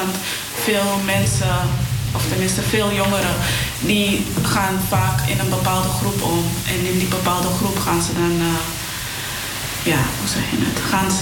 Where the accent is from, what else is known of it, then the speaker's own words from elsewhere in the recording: North Holland, Netherlands; Ik ben wel opgegroeid in Zuidoost.